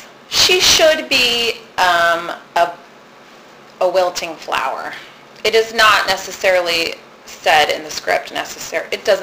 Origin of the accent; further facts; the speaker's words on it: Venice, Florida, United States; I was ready to come back to Venice. I was ready to be close to my family and to come back to my hometown.